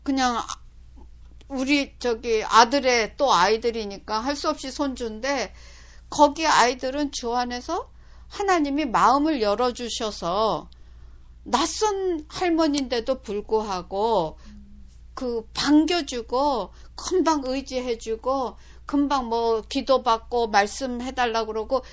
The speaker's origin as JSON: {"language": "Korean", "country": "South Korea", "tie": "born or raised there", "said": "우리가 이제 한국에서 태어나서 자랐으면은"}